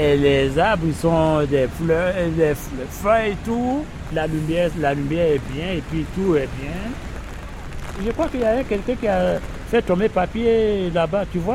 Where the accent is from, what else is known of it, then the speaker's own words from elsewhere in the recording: Côte d’Ivoire; now in Paris, France; Oui, moi, je suis de la Côte d'Ivoire, je sais.